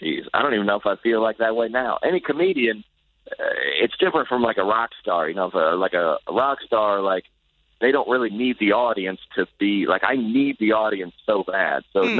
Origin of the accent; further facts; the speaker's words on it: the South, United States; I grew up in the South and is very traditionally Christian.